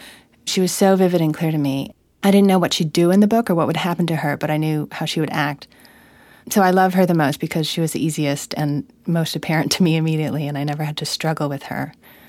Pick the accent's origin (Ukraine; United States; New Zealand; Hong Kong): Hong Kong; I grew up in Hong Kong, and I'm Korean, so I was never a local Chinese or an English person, so those are the majorities in Hong Kong.